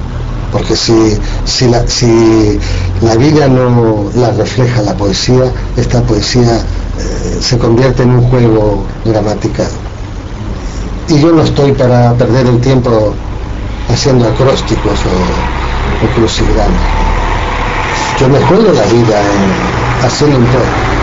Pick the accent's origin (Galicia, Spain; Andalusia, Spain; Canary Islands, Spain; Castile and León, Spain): Canary Islands, Spain; También como escritor canario que soy, las Islas Canarias están formadas por erupciones volcánicas.